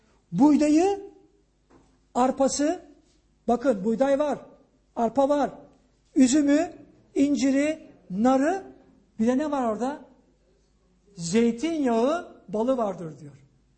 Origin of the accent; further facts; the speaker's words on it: Aegean Region, Turkey; Biz zeytinyağıyla büyüdük. Ben Ege'liyim. Yani bizim başka bir yağımız yoktu.